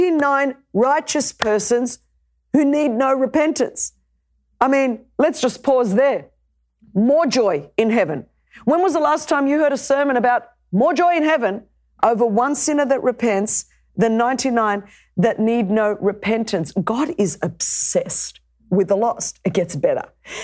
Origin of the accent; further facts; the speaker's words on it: Australia; Now, I come from Australia